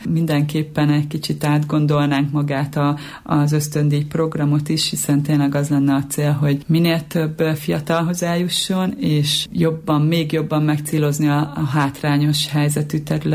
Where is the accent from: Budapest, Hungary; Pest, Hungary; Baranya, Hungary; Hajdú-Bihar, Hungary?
Hajdú-Bihar, Hungary; Debrecen; hiszen én is debreceni vagyok, és jobban ismerem ezt a területet